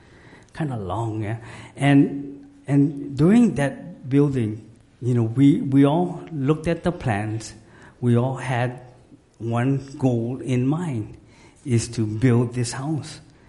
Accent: Hawaii, United States; born there; I'm not Hawaiian, okay, I'm Okinawan, but you was born here, you live here

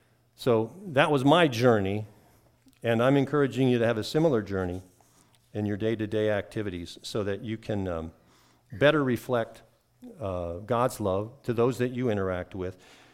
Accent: Washington, District of Columbia, United States; moved away as an adult; also born or lived in Colorado; I'm an East Coast boy. I grew up in the Washington, D.C. metro area. People in that neighborhood speak a lot, and they don't pause 10 seconds before they tell you what they think of you.

